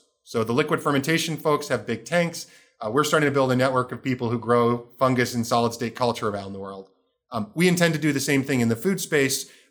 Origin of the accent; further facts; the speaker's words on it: Vermont, United States; So I grew up on a working farm in Vermont.